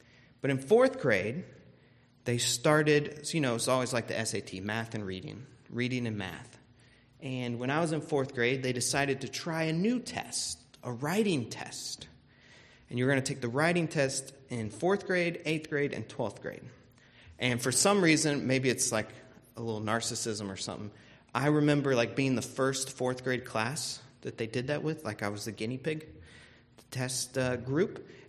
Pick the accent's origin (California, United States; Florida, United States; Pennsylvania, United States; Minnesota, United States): Florida, United States; When I was in elementary school, I grew up in Florida, and it was about that time that they really started the state standardized testing.